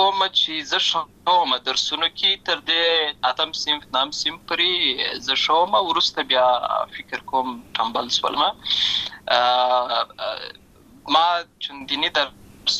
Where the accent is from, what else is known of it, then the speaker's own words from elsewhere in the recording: Lashkar Gah, Helmand, Afghanistan; also born or lived in Uruzgan; زه په اصل کې د اوروزګان ولایت یم، اما زه په هلمند ولایت لشکرګاه کې پیدا شوی یم، اما د لوی سوی یم. عملت مې ښوونځی لسته ده، عملت مې ټول ژوند مې لامه غزای څخه پیل شوی دی، خو په اصل کې زه د اوروزګان ولایت څخه.